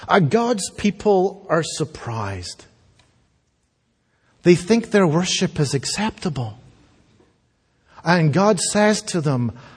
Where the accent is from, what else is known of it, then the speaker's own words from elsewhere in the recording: Scotland, United Kingdom; it knows, obviously, that I am from Scotland